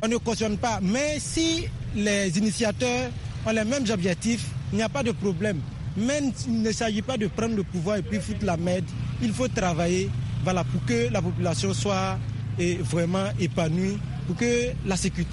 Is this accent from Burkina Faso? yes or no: yes; Burkina Faso; En tant que Burkinabé, bon, les coups d'État, ce n'est pas quelque chose qu'on doit cautionner.